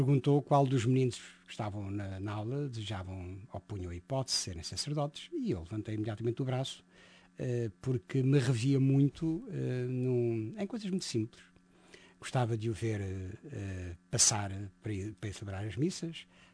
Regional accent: Óbidos, Leiria, Portugal; nasce essencialmente no meu encontro com a paróquia de Óbidos, de onde sou.

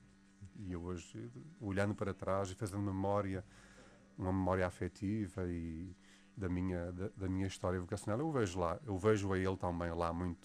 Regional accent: Neiva, Viana do Castelo, Portugal; Portanto, eu sou de Neiva e Viana do Castelo, sou do Norte, e estes últimos anos morei em Braga

